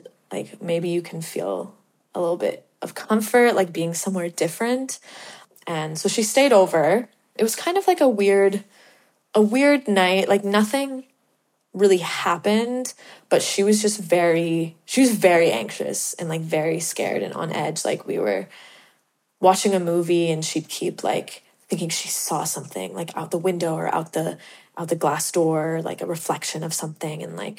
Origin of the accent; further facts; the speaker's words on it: Alberta, Canada; I'm 23 from Alberta.